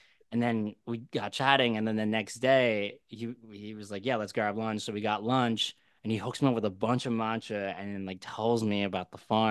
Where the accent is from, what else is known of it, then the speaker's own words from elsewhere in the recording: Malaysia; I'm Malaysian, and I went to Malaysia. I went to Kuala Lumpur.